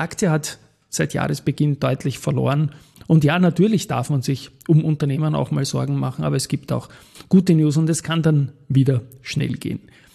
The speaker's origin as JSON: {"language": "German", "country": "Austria", "said": "weil ich als Österreicher sonst nirgendwo so Trading-lastige Anbieterinnen und Anbieter auch sehe"}